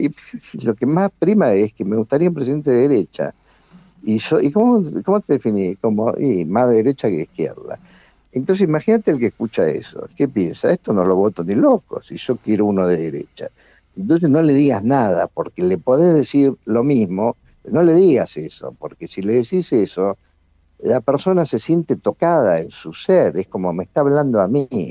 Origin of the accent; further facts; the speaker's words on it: Argentina; Porque cuando juega Argentina al Mundial, ahí no hay grietas, somos todos argentinos.